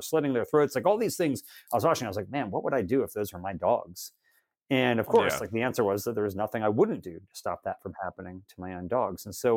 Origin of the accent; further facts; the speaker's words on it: Maryland, United States; In Maryland. So my mom worked at our local animal shelter and I loved dogs